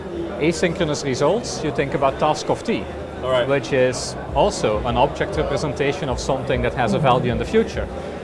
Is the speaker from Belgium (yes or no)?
yes; Belgium; I'm originally from Belgium here, so it's coming home over here.